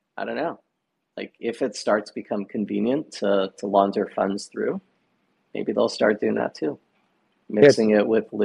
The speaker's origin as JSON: {"language": "English", "country": "Canada", "said": "I'm also Canadian, so."}